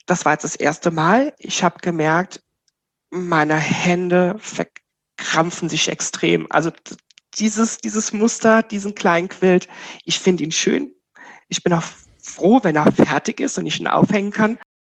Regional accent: Germersheim, Rhineland-Palatinate, Germany; hi, ich bin aus Germersheimer Ecke

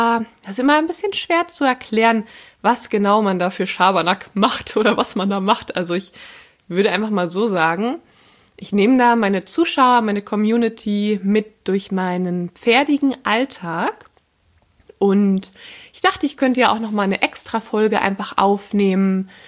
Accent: Schleswig-Holstein, Germany; Ich komme aus Schleswig-Holstein, also Ostholstein im Norden Deutschlands, direkt an der Ostsee. Hier ist es richtig schön.

